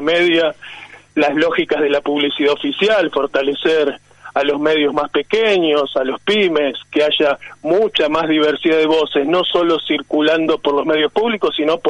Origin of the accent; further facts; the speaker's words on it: Argentina; Pero como acá somos argentinos y se sabe que somos un desastre, no lo podemos hacer bien.